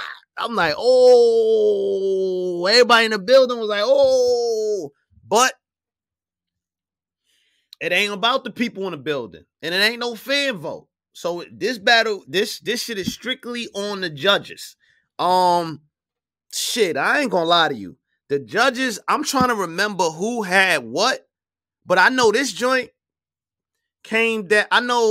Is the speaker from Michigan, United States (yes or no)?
no; New York, United States; I love the Celtics. I'm from New York. It's crazy, but I love the Celtics.